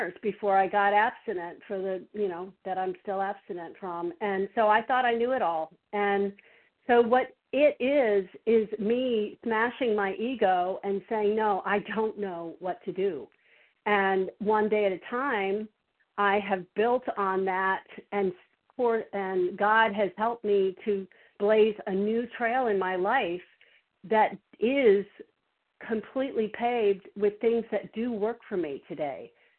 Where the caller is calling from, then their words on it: Virginia, United States; I'm from Virginia.